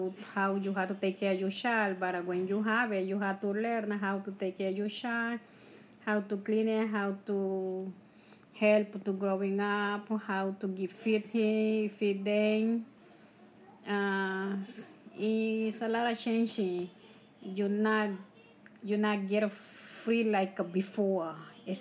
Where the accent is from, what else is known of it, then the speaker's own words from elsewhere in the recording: Honduras; also born or lived in Mexico; now in United States; I came from Honduras to Mexico. I lived in Mexico for 2 years. After 2 years, I decided to come to the United States.